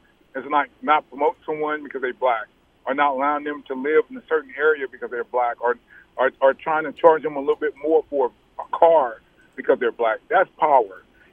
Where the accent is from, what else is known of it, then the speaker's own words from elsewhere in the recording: Kansas City, Missouri, United States; I grew up in inner city. I grew up in Kansas City. I grew up at 3112 Chestnut.